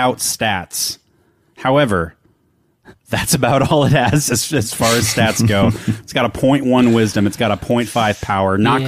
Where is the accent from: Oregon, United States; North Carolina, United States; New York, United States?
Oregon, United States; I'm from Oregon. It's the place I call home.